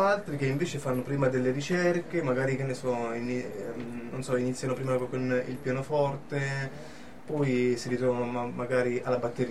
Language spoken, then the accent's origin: Italian; Abruzzo, Italy; lui sempre Abruzzo, noi siamo abruzzesi